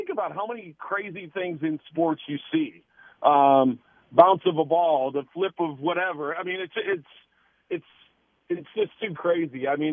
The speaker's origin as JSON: {"language": "English", "town": "St. Louis", "region": "Missouri", "country": "United States", "tie": "born or raised there", "said": "that was a cool moment for me growing up in St. Louis, going back to St. Louis"}